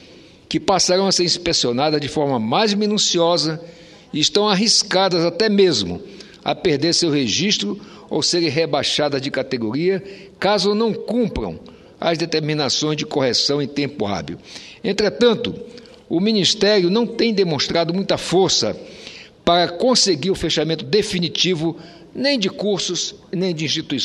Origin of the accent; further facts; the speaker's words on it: Roraima, Brazil; já que somos da Amazônia, Vossa Excelência de Rondônia e eu de Roraima.